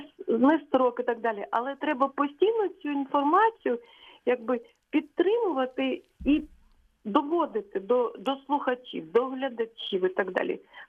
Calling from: Poltava, Poltava Oblast, Ukraine; я вам телефоную з Полтави.

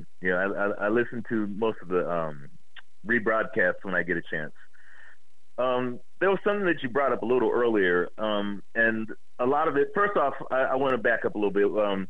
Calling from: West Coast, United States; On the West Coast.

